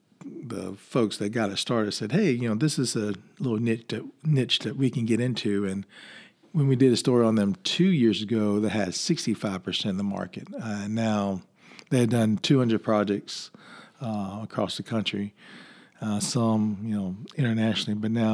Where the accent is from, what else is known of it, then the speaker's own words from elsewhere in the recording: Vicksburg, Mississippi, United States; There's, in my hometown in Vicksburg, the theater there added these reclining seats.